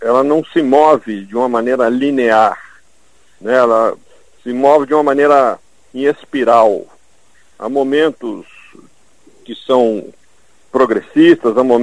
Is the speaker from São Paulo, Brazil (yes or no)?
no; Belo Horizonte, Minas Gerais, Brazil; num personagem que eu conheci na minha adolescência em Belo Horizonte, de onde eu sou